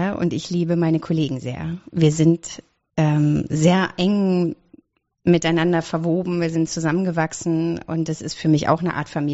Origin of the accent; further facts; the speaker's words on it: Berlin, Germany; wir haben eine Dreizimmerwohnung groß geworden in Berlin, Charlottenburg, damals noch, ne, wie das so war, in West-Berlin.